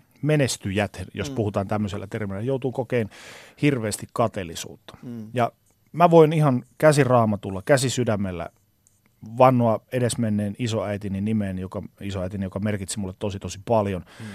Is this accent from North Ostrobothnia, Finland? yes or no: yes; Oulu, North Ostrobothnia, Finland; Mä oon siis Oulusta alun perin kotoisin.